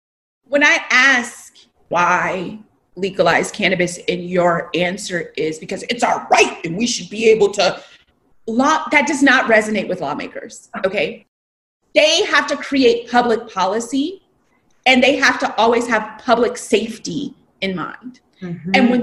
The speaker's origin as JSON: {"language": "English", "region": "California", "country": "United States", "said": "I'm like this natural health doctor and I'm from California and I'm like vegetarian and stuff like that."}